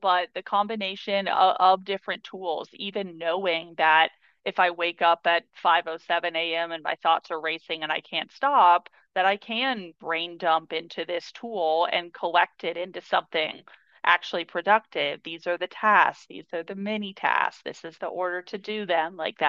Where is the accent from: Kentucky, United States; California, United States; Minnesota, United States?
Kentucky, United States; Louisville; moved away; also born or lived in New York City; So I'm from Louisville, Kentucky, and then I moved to New York City. I went to NYU. I was there for 12 years